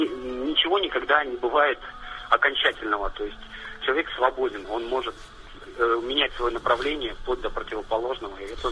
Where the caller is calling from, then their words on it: Kaliningrad, Kaliningrad Oblast, Russia; Да, да, я говорю из Калининграда